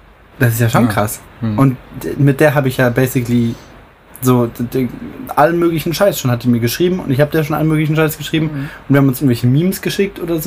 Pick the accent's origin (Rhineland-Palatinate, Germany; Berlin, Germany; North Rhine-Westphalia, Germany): North Rhine-Westphalia, Germany; Bochum; born there; also ich wurde in Bochum geboren.